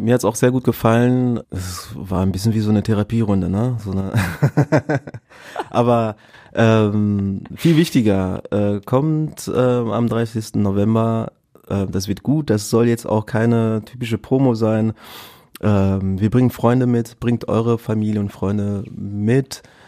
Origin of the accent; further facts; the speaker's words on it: Essen, North Rhine-Westphalia, Germany; Wir sind die Band … überall wo wir gespielt haben, alle denken immer, wir kommen aus Berlin und sagen, nein, wir kommen aus fucking Essen.